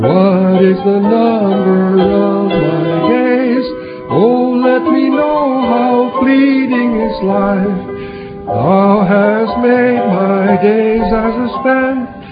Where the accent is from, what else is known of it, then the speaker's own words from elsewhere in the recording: Stockton, California, United States; I'm from Stockton, California